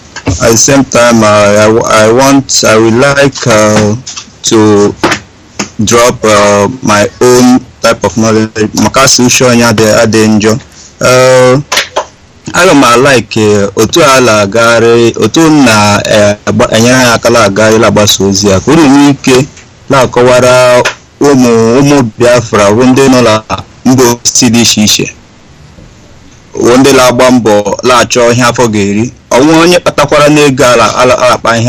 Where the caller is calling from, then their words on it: Cape Verde; I'm calling from Cape Verde Island here in Africa.